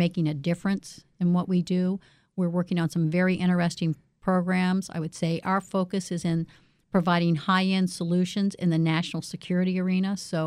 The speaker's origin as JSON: {"language": "English", "town": "Norfolk", "region": "Virginia", "country": "United States", "said": "And I'm originally from Norfolk, Virginia. We relocated to Northern Virginia."}